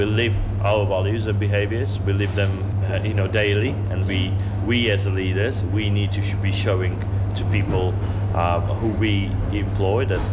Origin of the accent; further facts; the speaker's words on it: Slovakia; now in United Kingdom; My feeling as a foreigner, and I'm a foreigner from Slovakia, is that a catering in England is very undervalued industry.